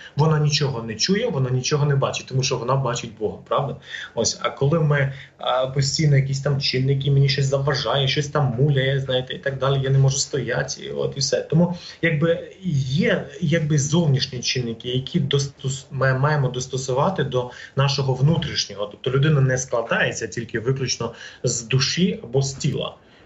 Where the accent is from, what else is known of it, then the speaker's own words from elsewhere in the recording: Zhytomyr, Zhytomyr Oblast, Ukraine; now in Lviv, Ukraine; я сам з Житомира родом походжу, а в останні роки був в Африці, був в Америці, в Італії